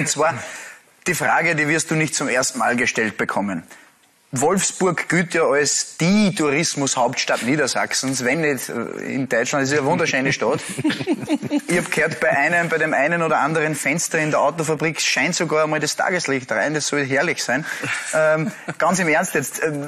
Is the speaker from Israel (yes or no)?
no; Upper Austria, Austria; Ich bin Oberösterreicher.